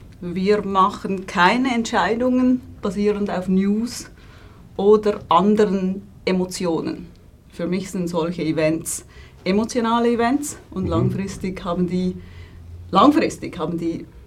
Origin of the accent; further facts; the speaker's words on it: Nunningen, Solothurn, Switzerland; ich bin aus Nunningen, einem Dorf im Kanton Solothurn, in der Nähe von Basel, im Schwarzbubenland.